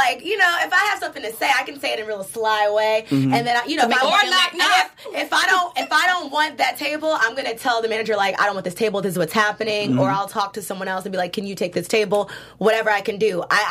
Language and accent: English; Virginia, United States; I mean, okay, so, I'm from Virginia, okay, and so that's the start of all that's where everything started in this country